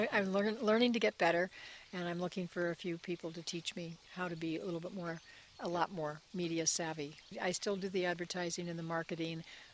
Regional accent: California, United States; now in Italy; So we came from California, and that was a lovely compliment, and we're in love with Italy because I'm half Sicilian.

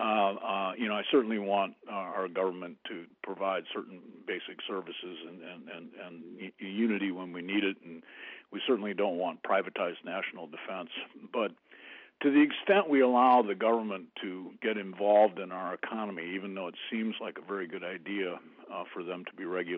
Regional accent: Toledo, Ohio, United States; And I grew up in the industrial Middle West, and I know, I grew up in Toledo, Ohio.

